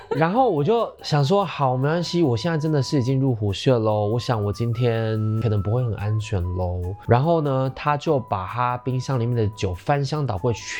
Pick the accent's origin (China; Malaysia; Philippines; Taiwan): Taiwan